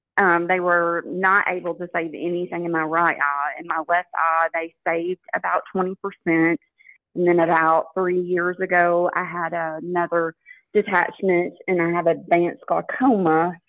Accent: Shreveport, Louisiana, United States; accent: Louisiana twang; I'm from Shreveport.

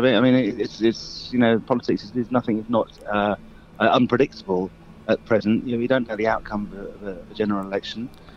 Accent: London, United Kingdom; I grew up in North London

